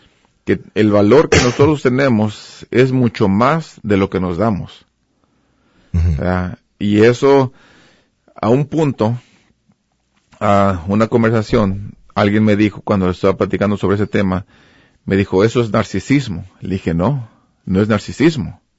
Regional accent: Mexico; Yo siempre me considero mexicano 100%. ¿Verdad? Pero vengo de una área, digamos, de Latinoamérica, aunque México está en Norteamérica, ¿verdad? Pero es Latinoamérica. Me identifico como mexicano. Con ciertas personas me identifico como latino, para ser inclusivo. No como latino X.

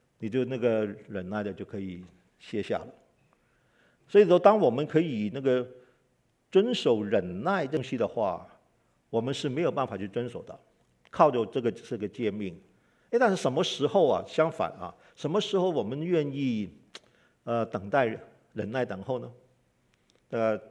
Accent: Hong Kong; 我从小在香港长大，你知道香港人的效率多高啊

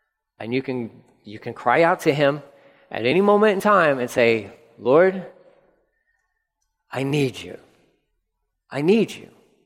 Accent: Texas, United States; I don't have a good enough Texas one because people don't realize I'm from Texas, but born and raised, like, I think I need to say y'all more

